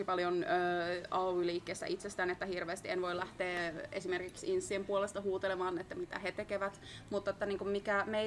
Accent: Oulu, North Ostrobothnia, Finland; Mä oon itse lähtöisin Oulusta ja siellä toistaiseksi myöskin asustelen.

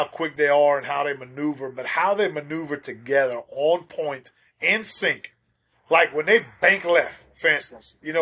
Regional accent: Louisiana, United States; Growing up hunting the rice fields and stuff like that, where I grew up in Evangeline Parish, that area, we'd go to some of those rice fields

